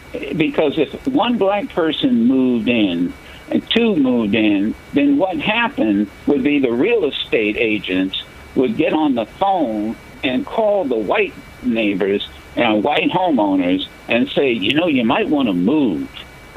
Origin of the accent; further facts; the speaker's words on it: Dayton, Ohio, United States; I remember a leader, a businessman in my community growing up in Dayton, Ohio.